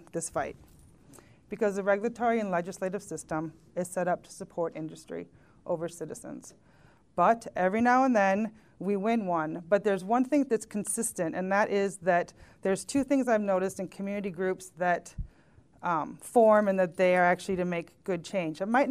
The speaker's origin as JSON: {"language": "English", "town": "Bayfield", "region": "Wisconsin", "country": "United States", "said": "I am from Bayfield, Wisconsin."}